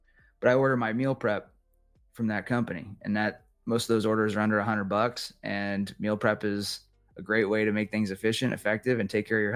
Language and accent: English; California, United States; now in Florida, United States; I have a dog, my wife, and we're here in Florida. I'm originally from California.